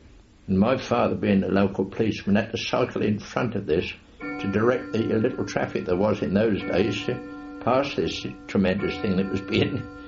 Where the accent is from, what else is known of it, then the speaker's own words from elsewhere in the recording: Walton-on-Thames, South East England, United Kingdom; born there; I was born in Walton-on-Thames, but at the time I joined the firm, I was living in Byfleet, and my father was the village policeman.